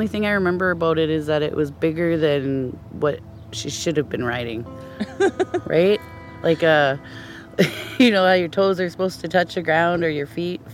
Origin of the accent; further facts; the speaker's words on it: Champaign, Illinois, United States; I'm from Champaign.